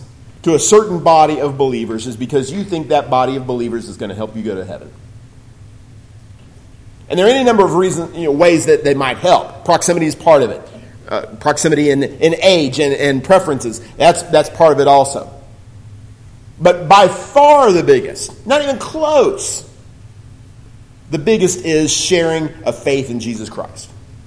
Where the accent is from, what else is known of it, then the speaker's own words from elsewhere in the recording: Ireland; I'm Irish, I got the red hair, you know, I can't help the temper thing.